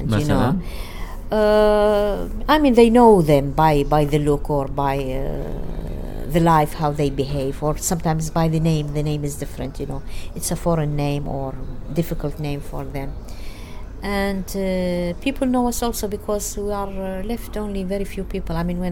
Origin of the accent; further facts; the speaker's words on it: Basra, Basra Governorate, Iraq; I was born in Basra, so I find myself a typical Basrawi.